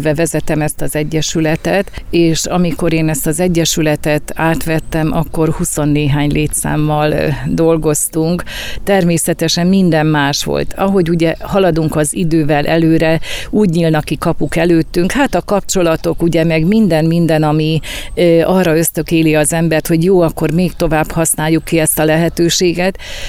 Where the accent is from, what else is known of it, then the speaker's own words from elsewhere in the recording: Oros, Szabolcs-Szatmár-Bereg, Hungary; mert ez a szülőfalum, és nekem mindig orosz az orosz volt, orosz lesz, és ugye a nyíregyházi vonzáskörzet, nyilván én is ott dolgozom, de olyan jó hazajönni